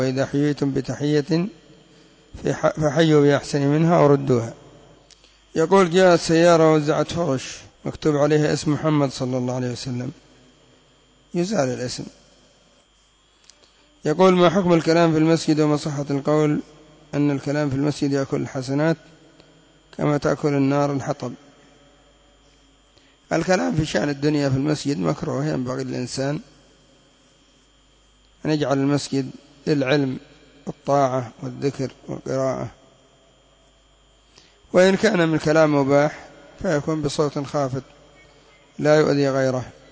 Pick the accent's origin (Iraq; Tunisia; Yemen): Yemen; وإن كان الاتكاء على اليسار بوضع المتكى المعروف عندنا في اليمن أو على اليمين فلا حرج فيه.